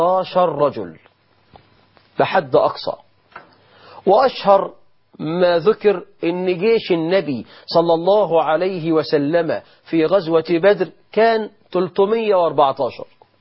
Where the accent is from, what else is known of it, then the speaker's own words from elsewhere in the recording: Egypt; طب جرام الذهب عندنا في مصر الآن بكام؟